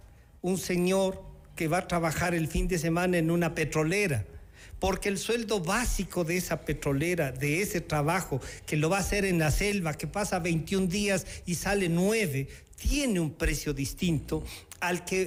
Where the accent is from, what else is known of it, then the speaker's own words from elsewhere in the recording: Latacunga, Cotopaxi, Ecuador; en mi ciudad natal, en La Tacunga